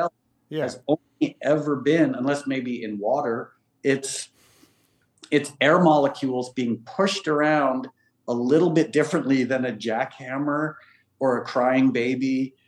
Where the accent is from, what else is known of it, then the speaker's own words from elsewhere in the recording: New York, United States; because I was born in New York. I spent most of my life living in New York, and going back, because I don't live there anymore.